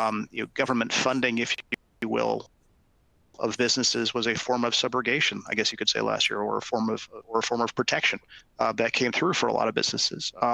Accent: California, United States; particularly in my home state of California

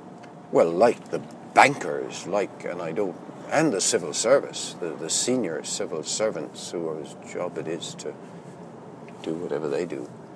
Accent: Limerick, Munster, Ireland; my very good friend Bill Whelan, who I grew up with in Limerick as a boy

